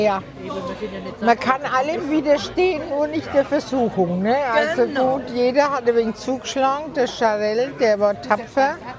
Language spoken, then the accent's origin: German; Bavaria, Germany; Freilich bin ich Franke.